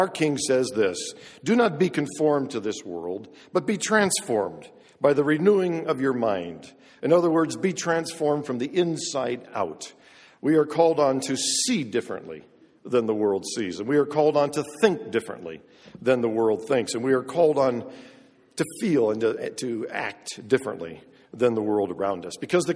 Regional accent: Côte d’Ivoire; My mom and dad were missionaries, and I grew up in the Ivory Coast of West Africa. I was a typical missionary kid.

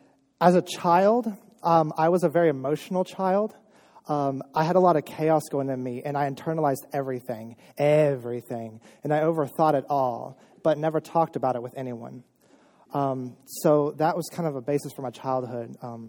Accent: Georgetown, Kentucky, United States; I was born and raised in Georgetown, Kentucky, just up the road.

